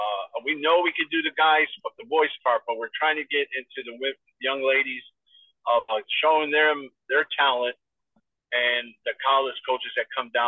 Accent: Bridgeport, Connecticut, United States; I am from Bridgeport, Connecticut.

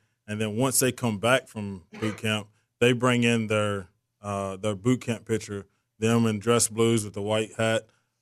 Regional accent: Kentucky, United States; Like you said, we're both from Kentucky. I was 17 whenever I joined.

